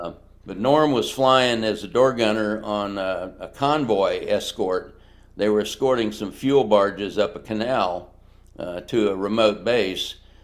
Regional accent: Texas, United States; I was born and raised in Texas and didn't exactly have a stellar high school career

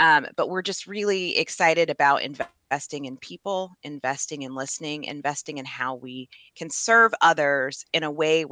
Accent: Indiana, United States; Well, so I was raised in Indiana by a single mom who was a telephone operator back when that was a job that people had with the switchboard.

